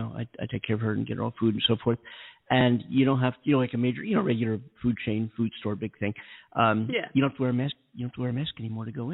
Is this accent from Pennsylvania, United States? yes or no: yes; Philadelphia, Pennsylvania, United States; now in California, United States; Of course, my hometown team, the Philadelphia Phillies, did lose.